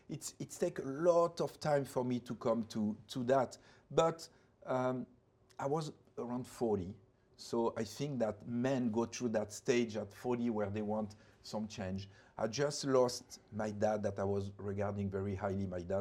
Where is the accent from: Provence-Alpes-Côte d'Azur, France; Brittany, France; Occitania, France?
Provence-Alpes-Côte d'Azur, France; Bandol; English is a second language; So what a better childhood than growing up in Provence, traveling to Ibiza, go to a little school in Bandol. There was only 7,000 people living there. So it was a small community. I think I had a very happy childhood in Provence, in Bandol.